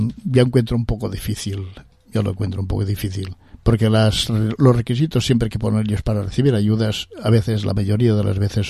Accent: Nules, Valencian Community, Spain; tenemos que entrar en este tema porque somos de Nules

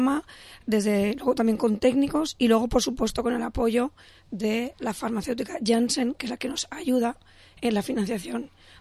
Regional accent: Madrid, Community of Madrid, Spain; soy de Madrid y me conozco las, es el área total

